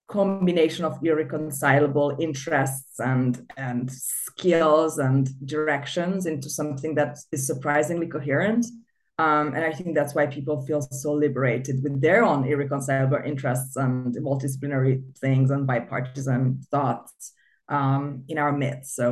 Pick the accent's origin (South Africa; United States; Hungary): Hungary; Budapest; My background, so I'm originally Hungarian. I grew up in Budapest, which is the capital of Hungary. It's a very nice Central Eastern European city with a lot of 19th century and early 20th century buildings and art.